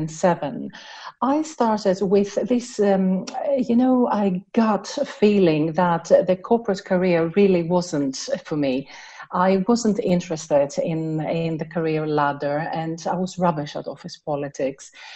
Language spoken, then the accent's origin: English; Athens, Attica, Greece; English is a second language; moved away as an adult; now in United Kingdom; I'm from Athens. I've been in the UK for 20 years